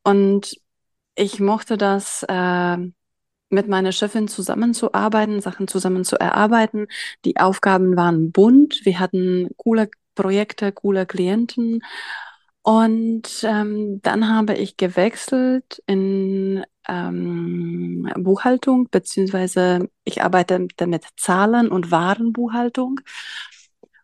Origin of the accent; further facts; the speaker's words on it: Czechia; Also ich bin in Tschechien groß geworden und habe da auch studiert.